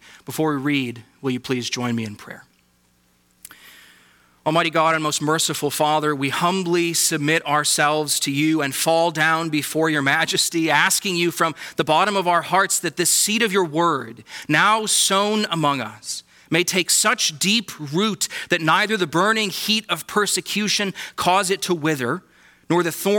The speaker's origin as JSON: {"language": "English", "region": "Wisconsin", "country": "United States", "tie": "born or raised there", "said": "I grew up here in Wisconsin, but now live in the state of Illinois."}